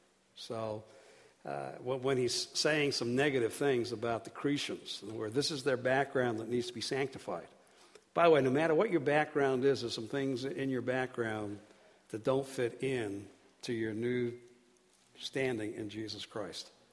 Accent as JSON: {"language": "English", "country": "United Kingdom", "lives_now": "United States", "said": "I'm a Brit. I'm also an American citizen, so I can say something about Americans."}